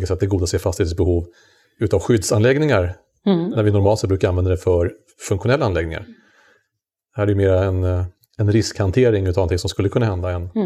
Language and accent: Swedish; Södermanland, Sweden; Det är någonting man kan bli lite avundsjuk på som sörmlänning.